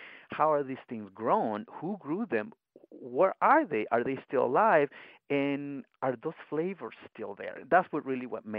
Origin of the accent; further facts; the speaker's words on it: Magdalena, Sonora, Mexico; I am from Magdalena, Sonora, in Mexico, I grew up in these orchards. I grew up in a rural agricultural kind of environment.